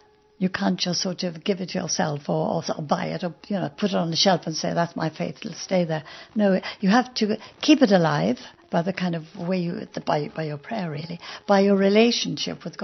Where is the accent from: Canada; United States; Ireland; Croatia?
Ireland; I was come from Ireland